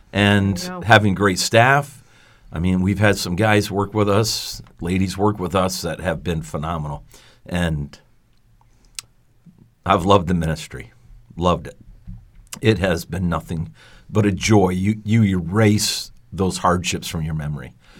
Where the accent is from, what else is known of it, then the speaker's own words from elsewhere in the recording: Canada; I was a Canadian boy back in Canada